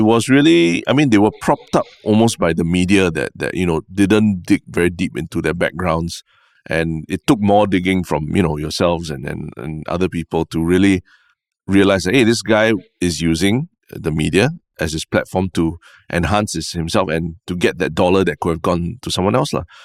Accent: Singapore; And being very Singaporean, we are like, oh, yeah, don't rock the boat and all these things.

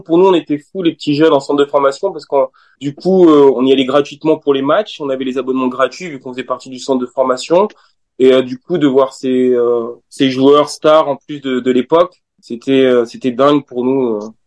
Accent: Limoges, Nouvelle-Aquitaine, France; also born or lived in Paris region; c'est vrai que j'étais en région parisienne, mais de base, en fait, moi, je viens de Limoges

